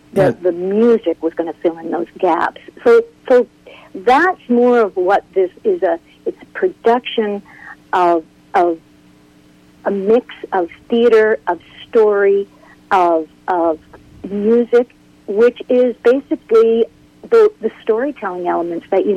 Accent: Halifax, Nova Scotia, Canada; I'm from Halifax.

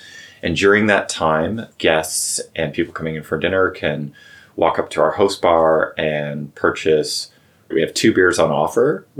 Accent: British Columbia, Canada; So I grew up in British Columbia.

